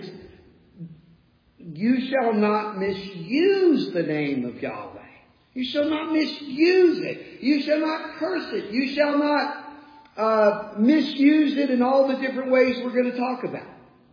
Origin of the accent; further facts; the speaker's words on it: New Jersey, United States; we're Americans from South Jersey.